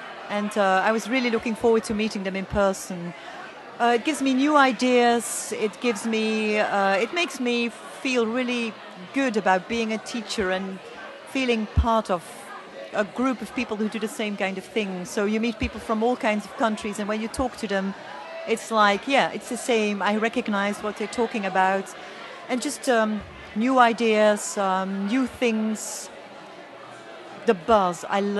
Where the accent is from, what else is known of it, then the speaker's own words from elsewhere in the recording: Flanders, Belgium; English is a second language; from Belgium, from Flanders in Belgium, and probably people know me as … on Twitter.